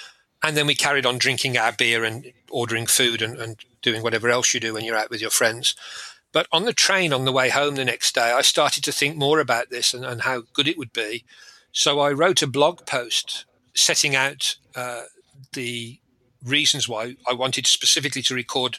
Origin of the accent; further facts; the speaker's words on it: England, United Kingdom; After the event, being English, we all went to the pub for a good English beer.